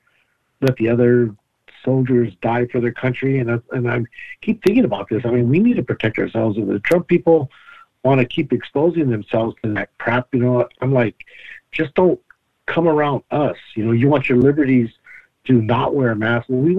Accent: San Jose, California, United States; I'm from San Jose, California.

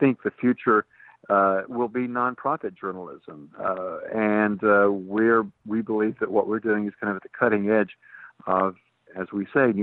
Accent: Tennessee, United States; We're already seeing that in my home state of Tennessee.

